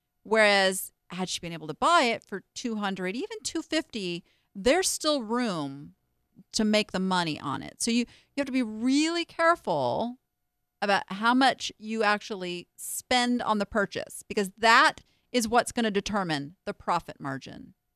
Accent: La Habra, California, United States; I grew up in La Habra, California.

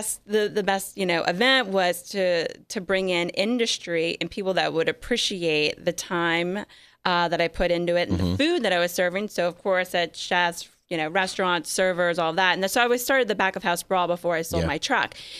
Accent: New Orleans, Louisiana, United States; now in Las Vegas, United States; I'm from New Orleans.

